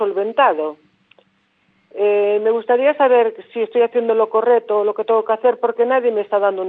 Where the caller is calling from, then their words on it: Galicia, Spain; Soy una vecina de Montrode, de Rúas Vacarizas